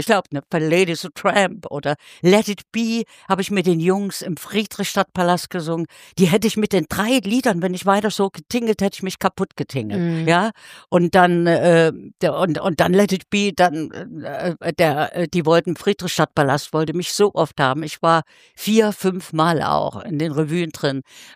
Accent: Zwickau, Saxony, Germany; ich habe eine Sendung produziert in meiner Heimatstadt Zwickel

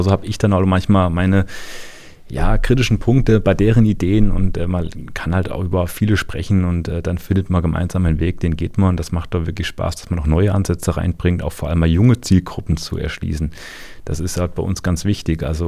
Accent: Hesse, Germany; ich komme aus dem Landkreis Fulda

